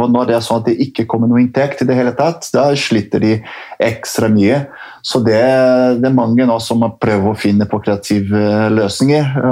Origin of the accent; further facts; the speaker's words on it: Rio de Janeiro, Brazil; Norwegian is a second language; now in Norway; Jeg født og oppvokst i Rio de Janeiro og har bodd i Norge de siste snart 19 år.